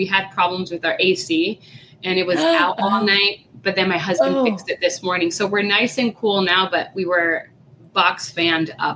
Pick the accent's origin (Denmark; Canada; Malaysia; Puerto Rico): Puerto Rico; now in United States; We're from Puerto Rico.